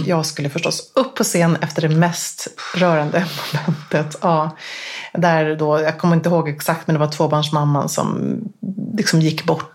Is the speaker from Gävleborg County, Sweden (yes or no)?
yes; Gävle, Gävleborg County, Sweden; Vi var gamla barnomskompisar från Gävle